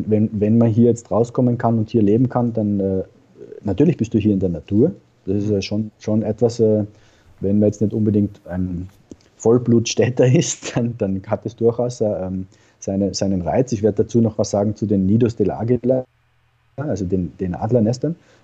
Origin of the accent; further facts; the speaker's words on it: Austria; now in Spain; denn ich als Österreicher, als ich hierher gekommen bin